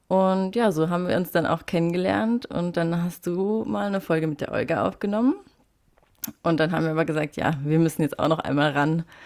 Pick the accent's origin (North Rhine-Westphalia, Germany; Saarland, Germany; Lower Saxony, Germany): Saarland, Germany; ich bin 26 und ich komme aus dem Saarland ursprünglich